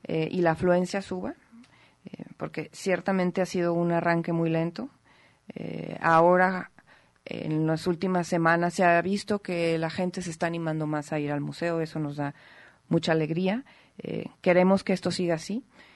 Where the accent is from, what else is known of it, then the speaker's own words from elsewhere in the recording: Guadalajara, Jalisco, Mexico; nosotros como jaliscienses, como tapatíos, vayamos más seguido, ¿no?, al museo.